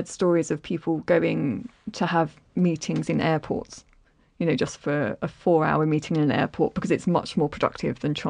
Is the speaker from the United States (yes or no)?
no; London, United Kingdom; accent: London; You know, I can barely speak English, if we're being honest, with my dodgy London accent.